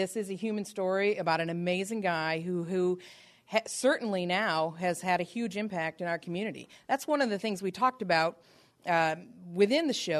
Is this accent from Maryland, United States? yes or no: no; Michigan, United States; And, you know, it's interesting. I'm from Southeast Michigan.